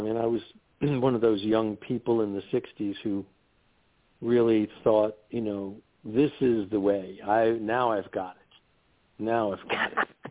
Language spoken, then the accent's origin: English; New York, United States; I'm a New Yorker, okay? I grew up in New York, and my background is Jewish